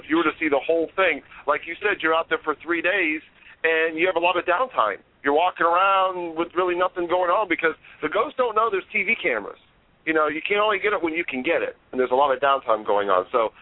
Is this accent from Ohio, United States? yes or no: yes; Ohio, United States; And I grew up in Ohio as a Steeler fan back in the 70s.